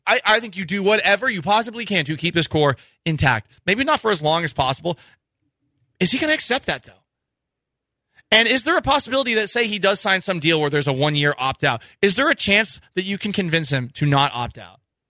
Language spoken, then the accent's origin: English; Massachusetts, United States; I remember the town I was growing up in Massachusetts. I'm 5 years old, and I couldn't get the seat buckled.